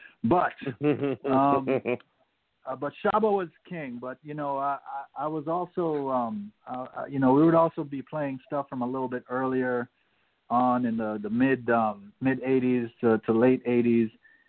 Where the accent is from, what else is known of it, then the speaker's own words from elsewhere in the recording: Jamaica; of course, it's no secret that I'm from Jamaica.